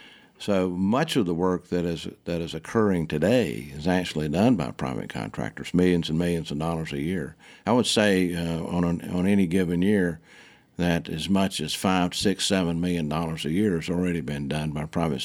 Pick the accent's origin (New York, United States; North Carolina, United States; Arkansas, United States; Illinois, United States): North Carolina, United States; You know, I'd always thought about I grew up in North Carolina.